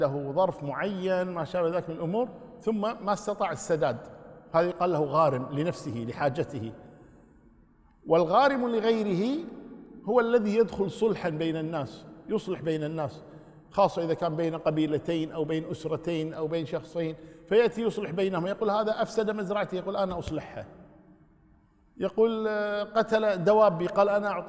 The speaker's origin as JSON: {"language": "Arabic", "country": "Kuwait", "said": "كمثال عندنا في الكويت"}